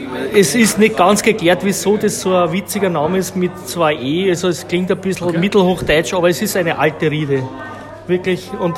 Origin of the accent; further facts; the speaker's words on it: Austria; haben wir als Österreicher die Sache in die Hand genommen